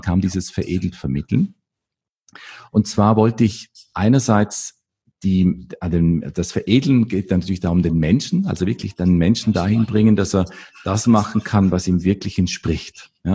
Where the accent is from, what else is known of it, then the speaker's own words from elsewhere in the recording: Vorarlberg, Austria; man hört es wahrscheinlich nicht mehr ganz so gut. Ich komme aus Österreich, aus dem westlichen Teil von Österreich, aus einem bergigen Gebiet effektiv und aus dem Bregenzer Wald.